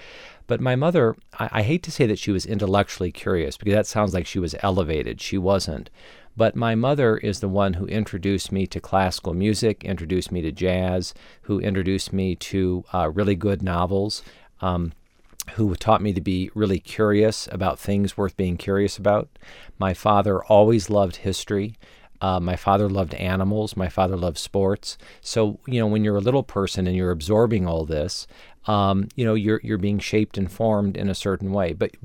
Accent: Midwest, United States; when I was young and when I was growing up in the Midwest, there does come that moment.

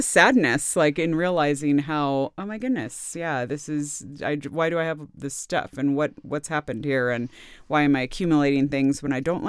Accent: San Jose, California, United States; I grew up in San Jose, California.

